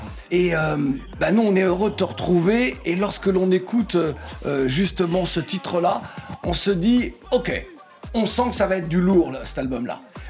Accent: Guadeloupe; Il y a ça d'accord. aussi chez nous en Guadeloupe.

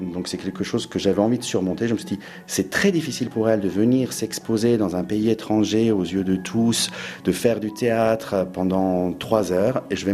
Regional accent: East Azerbaijan, Iran; first language Azerbaijani; French is a second language; Ce sont des chants azéris qui sont donc ma langue maternelle. Nous, on est iranien, mais d'origine azérie, donc de l'Azerbaïdjan iranien, d'une ville à côté de Tabriz.

